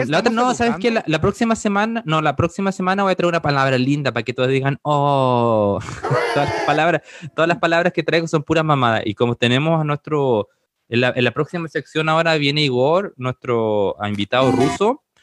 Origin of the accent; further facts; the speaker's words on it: Chile; mira mi banderita chilena atrás. Yo soy chileno, aunque no lo crean, con mi puto acento, pero sí soy chileno